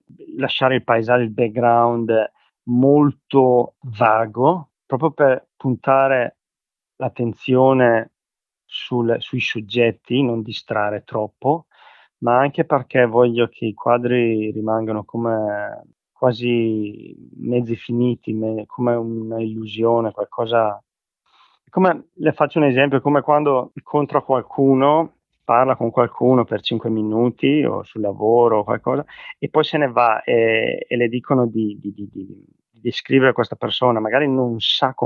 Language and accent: Italian; Brescia, Lombardy, Italy; Allora, io sono di Brescia